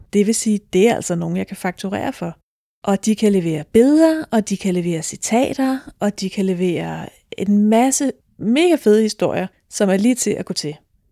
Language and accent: Danish; Dragør, Capital Region of Denmark, Denmark; Jeg kommer fra Dragør, der er jeg vokset op, der har jeg gået i skole, der har jeg boet indtil jeg var i start 20'erne. Og på det her tidspunkt, der bor jeg så i Hellerup.